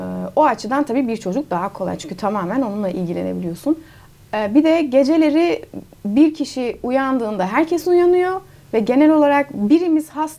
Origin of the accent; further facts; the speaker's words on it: Netherlands; Hollandalıyım ya, annem Hollandalı.